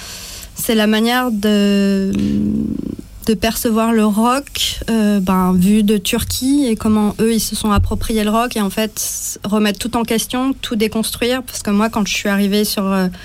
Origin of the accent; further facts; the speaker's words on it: France; Déjà, je suis française